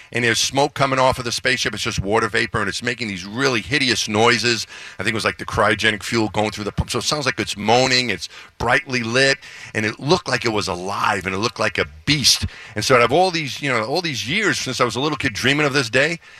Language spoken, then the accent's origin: English; Franklin Square, New York, United States; now in Houston, United States; From Long Island. That's where I grew up, just outside of the city.